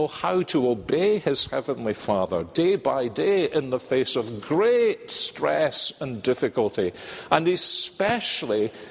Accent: Scotland, United Kingdom; It's to me, I'm Scottish, and we in Scottish marriage services, we don't say, "You may now kiss your bride."

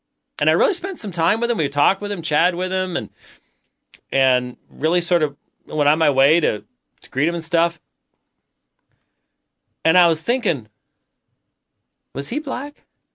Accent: Scotland, United Kingdom; I'm not a Scotsman first. I'm a Christian first.

